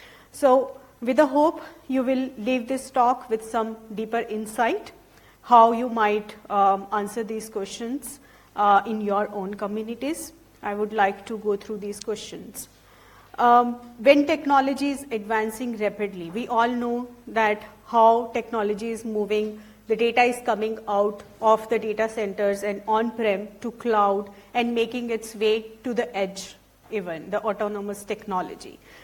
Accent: Pune, Maharashtra, India; English is a second language; As I just mentioned, I am from India, Pune location, and I am working in Red Hat.

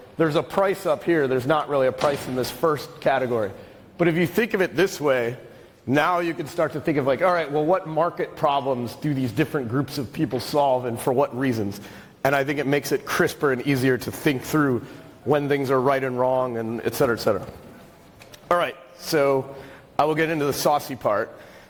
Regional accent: United States; I'm American, so I have to think of everything as capitalism.

